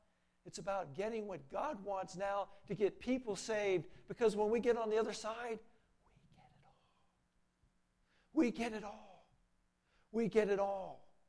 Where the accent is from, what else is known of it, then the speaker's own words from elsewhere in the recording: Virginia, United States; moved away as an adult; also born or lived in Texas / Pennsylvania; now in Waretown, United States; I had no idea I would end up in New Jersey in Ware Town. When I think about it, it's like, wow. I was born in Texas, raised in Virginia, went to Pennsylvania, and here I am.